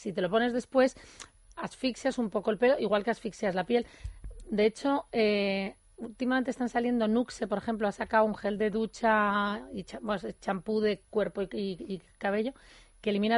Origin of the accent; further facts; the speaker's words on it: Madrid, Community of Madrid, Spain; born there; Natal es Jerez, fíjate, bueno, nací en Madrid, pero mi familia es de Jerez.